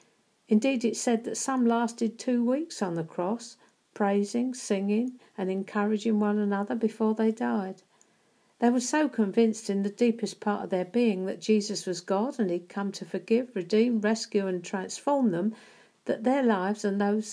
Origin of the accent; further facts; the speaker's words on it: United Kingdom; And it certainly isn't for us, damn it, we're British.